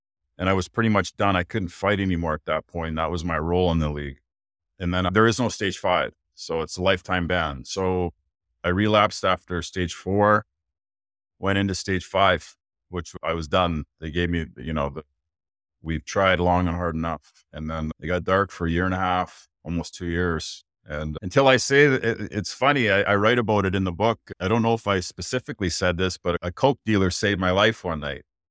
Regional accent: Canada; from Canada, and I guess I'm an alcoholic.

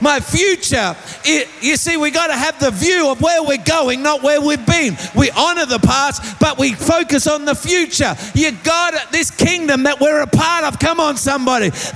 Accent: Australia; as an Australian, I have rights.

